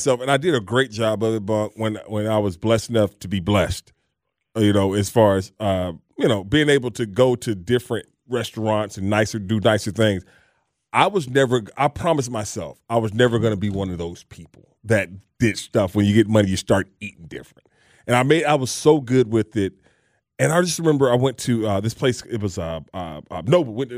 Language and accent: English; Fort Valley, Georgia, United States; I'm from Fort Valley. All right?